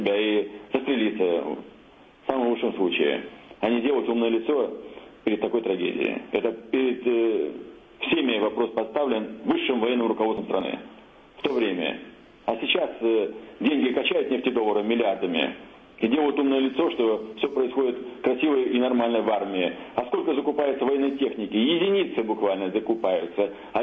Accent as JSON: {"language": "Russian", "region": "Moscow", "country": "Russia", "said": "Я сам москвич и вижу, что творится здесь в последние годы."}